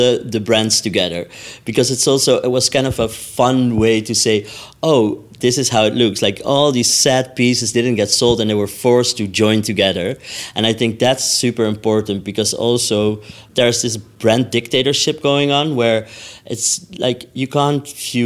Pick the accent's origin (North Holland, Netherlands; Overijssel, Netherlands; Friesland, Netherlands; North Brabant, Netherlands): North Holland, Netherlands; Amsterdam; I'm from Amsterdam. I'm a fashion designer